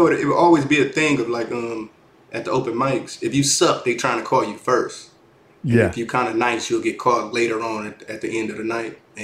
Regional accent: Detroit, Michigan, United States; I mean, I came from Detroit, so we had a crazy like open mic scene.

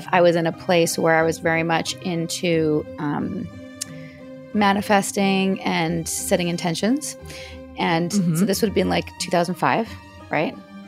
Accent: Vancouver, British Columbia, Canada; now in Atlanta, United States; I'm from Vancouver, Canada originally. I now live in Atlanta, Georgia.

